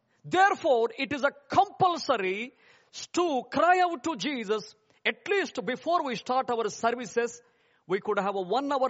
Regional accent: India; And I come from India, live in India full-time with my family

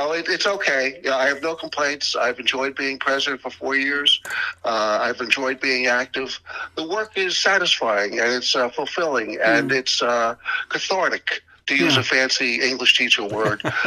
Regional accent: New York, United States; I come from New York, and believe it or not, I was a registered independent while I was in New York.

